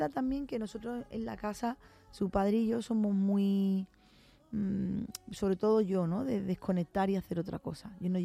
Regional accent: Cádiz, Andalusia, Spain; En Cádiz, en mi tierra, pues las versas

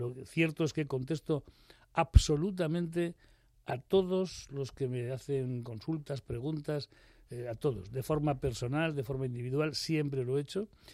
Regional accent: Madrid, Community of Madrid, Spain; yo soy de Madrid, pero mi madre, por ejemplo, era de Cuevas del Campo, muy cerquita de Baza, en Granada.

